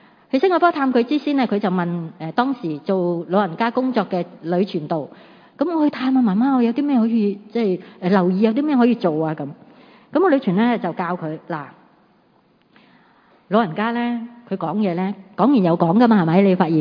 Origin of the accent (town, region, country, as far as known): China